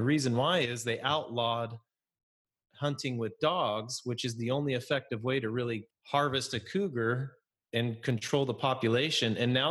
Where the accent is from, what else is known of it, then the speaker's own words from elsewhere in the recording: Idaho, United States; growing up in Idaho, there's a lot of cattle ranches